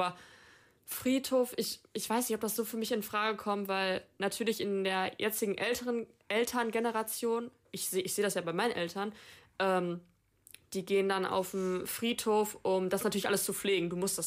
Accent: North Rhine-Westphalia, Germany; now in Cologne, Germany; ich komme ja aus dem Sauerland

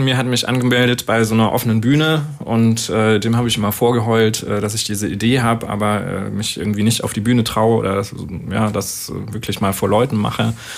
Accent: Baden-Württemberg, Germany; Ich komme aus dem Schwabenland, da hat man direkt mit 18 einen Führerschein vorliegen.

